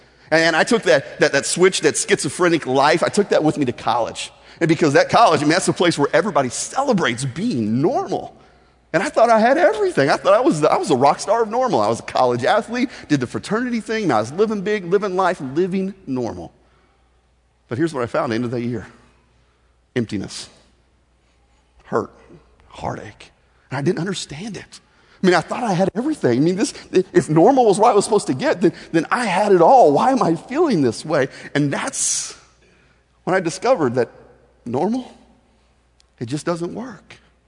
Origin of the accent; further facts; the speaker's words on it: Evansville, Indiana, United States; also born or lived in Athens, Georgia; Now, here's the reason we moved from Athens, Georgia to Evansville, Indiana. My family got blown up by a divorce. And so we moved up to there, and I was about 8 years old, and my whole life just kind of flipped upside down.